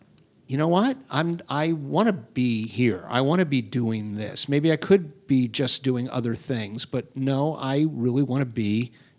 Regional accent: Florida, United States; I grew up in Florida.

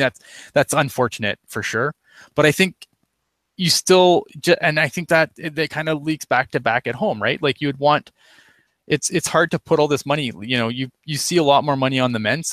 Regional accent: Canada; I'm ashamedly Canadian. I'm not ashamed to be Canadian

